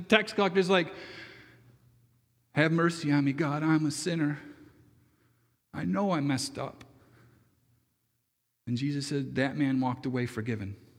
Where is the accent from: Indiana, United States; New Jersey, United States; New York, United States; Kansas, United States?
New York, United States; Lansing; also born or lived in Ithaca; I came from Lansing, but in the long spot, Ithaca. Yes, good things come from those towns, and I'm one of them.